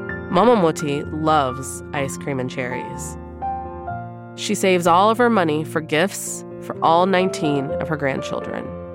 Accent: Iran; now in United States; I'm Iranian, but I'm also American.

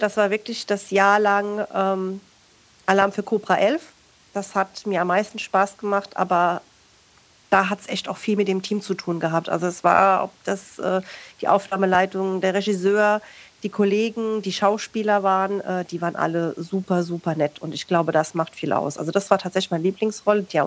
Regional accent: Kaiserslautern, Rhineland-Palatinate, Germany; accent: Palatine German; ich komme ja aus Kaiserslautern und sie werden mich jetzt dafür hassen, aber ich finde Pfälzisch ganz gruselig.

